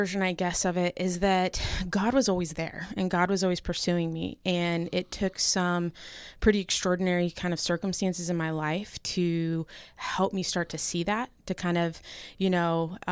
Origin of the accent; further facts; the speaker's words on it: San Jose, California, United States; Yeah, so I think as Kevin mentioned, I grew up in the Bay Area, specifically San Jose